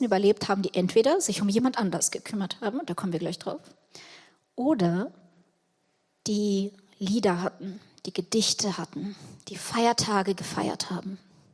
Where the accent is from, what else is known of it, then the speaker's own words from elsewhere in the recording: Ukraine; Und ich komme aus der Ukraine.